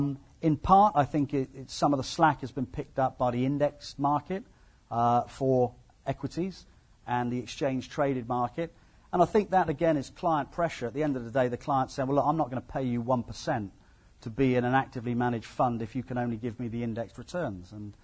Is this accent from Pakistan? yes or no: no; Ireland; The great thing about being Irish, actually, is that you always have two teams to support, as you know. It's Ireland and anyone playing England.